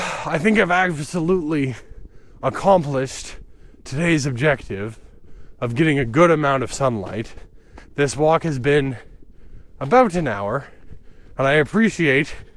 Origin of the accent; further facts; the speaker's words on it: Canada; And as a Canadian, our country has a history with treating people in horrific and terrifying ways